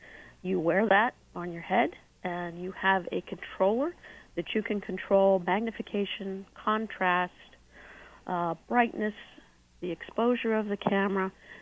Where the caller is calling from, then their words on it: Maryland, United States; I am in Maryland.